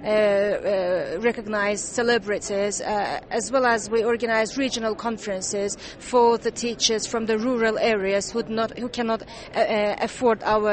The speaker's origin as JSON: {"language": "English", "country": "Azerbaijan", "said": "from Azerbaijan."}